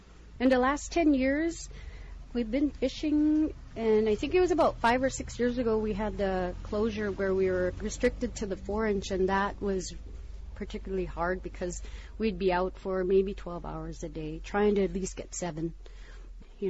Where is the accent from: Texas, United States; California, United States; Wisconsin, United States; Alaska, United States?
Alaska, United States; Aniak; I'm from Aniak